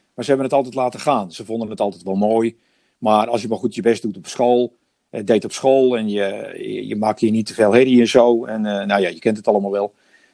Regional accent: Marken, North Holland, Netherlands; Ik ben dus geboren en getogen op Marken.

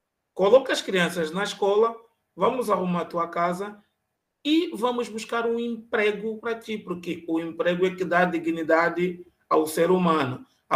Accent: Angola; now in Brazil; tenho minha família aqui e estou bem instalado aqui, graças a Deus. E daqui não saio, daqui ninguém me tira. Eu sou angolano

